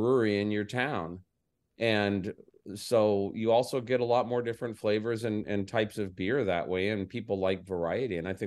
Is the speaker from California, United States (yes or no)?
no; Jasper, Indiana, United States; My hometown of Jasper, Indiana had three breweries on the cusp of Prohibition